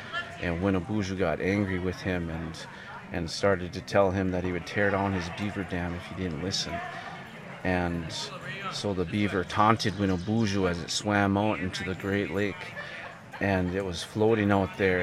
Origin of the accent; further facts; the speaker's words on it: Wisconsin, United States; I come from the Red Cliff Band of Lake Superior Chippewa. … I'm from the Eagle Clan.